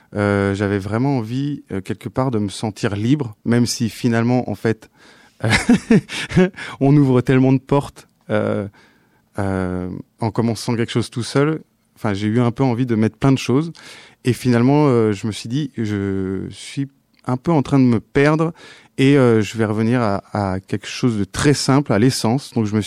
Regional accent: Auvergne-Rhône-Alpes, France; Alors, déjà, je viens de Savoie, des Alpes, et j'ai passé toute mon enfance, ma jeunesse à marcher.

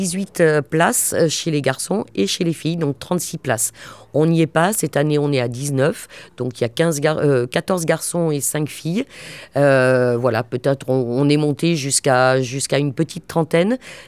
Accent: Nantes, Pays de la Loire, France; alors que je ne suis pas originaire de la région, moi je suis nantaise d'origine avec de la famille poitevine et vendéenne

